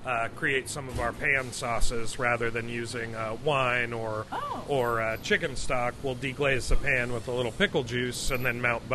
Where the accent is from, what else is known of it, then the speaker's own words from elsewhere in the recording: Montana, United States; which I'm from Montana originally, so I assumed that was bison ribs.